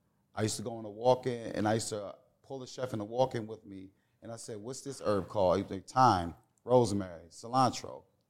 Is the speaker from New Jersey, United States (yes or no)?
yes; Atlantic City, New Jersey, United States; also born or lived in Chester; Yeah, I'm from Chester, okay. PA, but I grew up in Atlantic City.